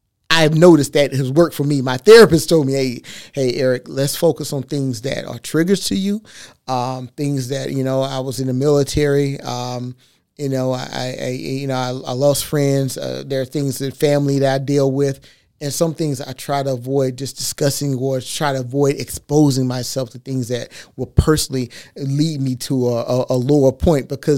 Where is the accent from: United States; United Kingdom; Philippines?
United States; Texas; I start off playing football, and I'm from Texas, and I was in a program